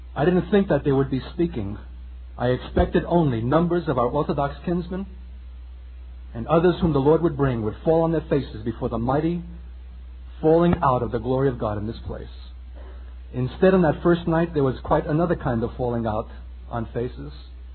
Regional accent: Brooklyn, New York, United States; And I can go back in my own memory, living in this city, growing up in Brooklyn

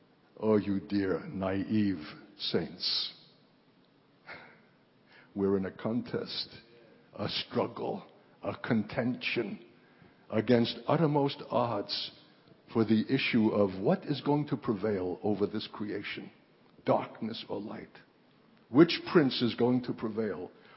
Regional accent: New York, United States; now in Minnesota, United States; if you'll allow my impression as a New Yorker and living in Minnesota in the rustic far reaches and having traveled widely in the world

